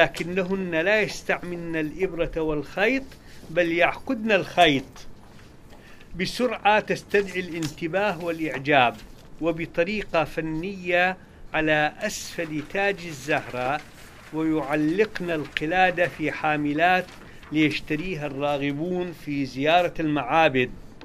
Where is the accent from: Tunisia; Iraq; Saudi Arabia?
Iraq; عندنا في العراق النهر هذه كلها مزابل